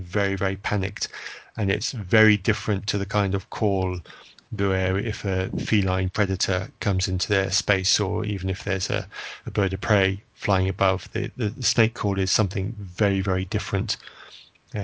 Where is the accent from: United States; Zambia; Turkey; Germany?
Zambia; And I've been, of growing up in Zambia, I've seen this